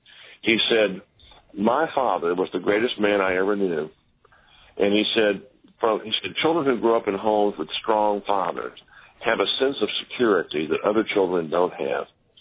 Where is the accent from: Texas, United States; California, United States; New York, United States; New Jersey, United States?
Texas, United States; Houston; the church I grew up in Houston, Texas, we had one divorce lady in the church.